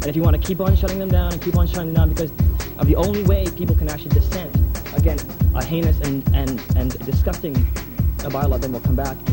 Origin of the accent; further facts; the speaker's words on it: Victoria, British Columbia, Canada; I'm born and raised in Victoria, and I've seen a real growth here.